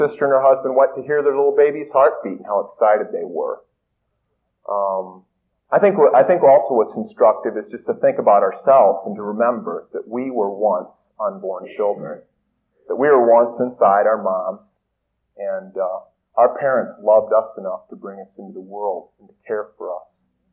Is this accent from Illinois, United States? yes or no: yes; Naperville, Illinois, United States; I'm one of the few people who can say that they were born and raised in Naperville, Illinois.